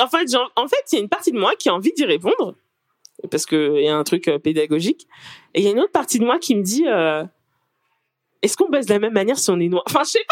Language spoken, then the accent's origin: French; Île-de-France, France; j'attire personne dans mon bled paumé du 77, c'est mort pour moi.